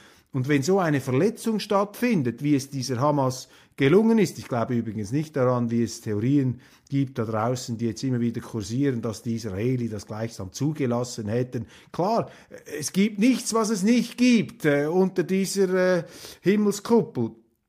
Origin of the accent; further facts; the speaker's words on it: Switzerland; da bin ich natürlich als Schweizer auch leicht überfordert